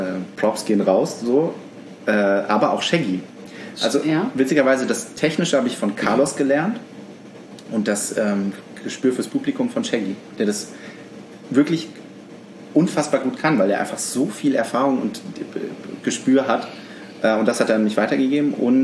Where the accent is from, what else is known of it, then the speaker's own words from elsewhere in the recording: Fulda, Hesse, Germany; Ich bin Fulda, also ich bin in Fulda aufgewachsen.